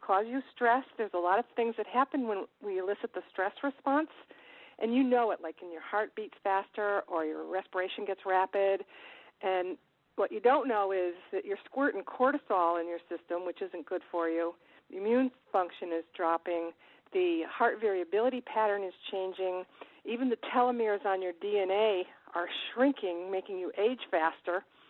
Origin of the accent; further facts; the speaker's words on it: Lordship, Connecticut, United States; I used to hold health camp when I was a little girl at the beach in Connecticut, and I grew up in Lordship.